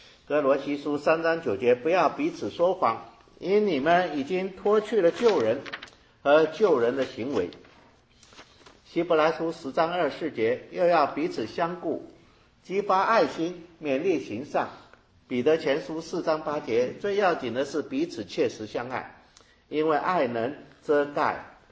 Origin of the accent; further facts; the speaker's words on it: China; 我想有时候我们中国人常常有的哈